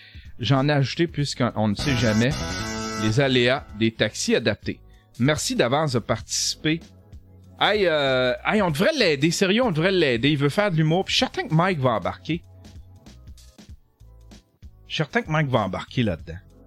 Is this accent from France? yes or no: no; Canada; on participe beaucoup en tant que Canadien à ces émissions-là.